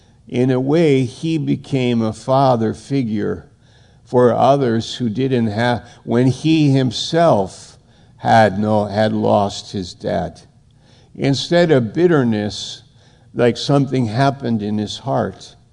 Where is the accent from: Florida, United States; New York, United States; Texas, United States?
New York, United States; And I'm from New York. And for some strange set of circumstances, I end up in Maine.